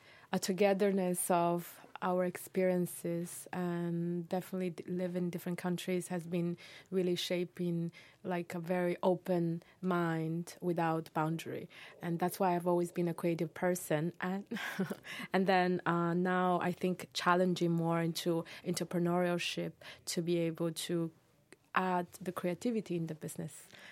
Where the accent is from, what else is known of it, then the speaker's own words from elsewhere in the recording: Italy; English is a second language; moved away as an adult; also born or lived in Paris, France / London, United Kingdom; now in China; Well, I was born and raised in China for the first 7 years, and then I grew up in Italy and went to school in Paris, University Paris and London. And then I moved back to China in 2011